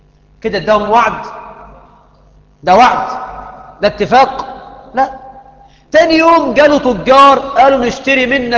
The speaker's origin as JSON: {"language": "Arabic", "country": "Egypt", "said": "احنا عندنا في مصر يقول لك بلفت الزبون، بلفته كلفته."}